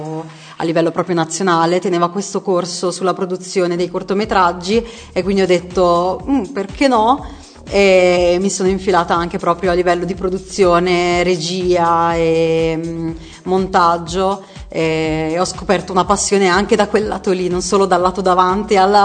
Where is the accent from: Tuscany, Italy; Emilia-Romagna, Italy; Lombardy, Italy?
Emilia-Romagna, Italy; Ravenna; perché io sono originaria di Ravenna.